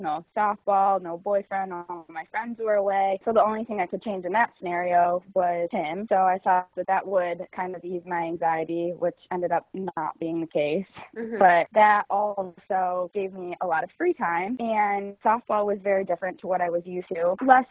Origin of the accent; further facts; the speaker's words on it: Rochester, New York, United States; I will be 27 in March, and I just moved back to my hometown in Rochester, New York. I grew up here.